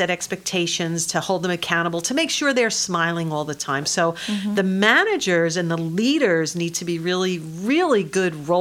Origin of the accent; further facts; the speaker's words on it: New York, United States; I was born and raised in New York. I graduated from SUNY Binghamton, and I love this state, love it to death.